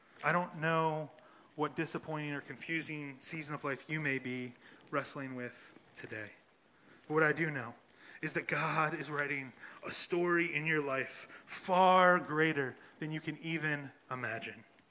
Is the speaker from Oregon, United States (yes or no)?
no; Philadelphia, Pennsylvania, United States; me standing here today as a Philadelphian, raising four little native Philadelphians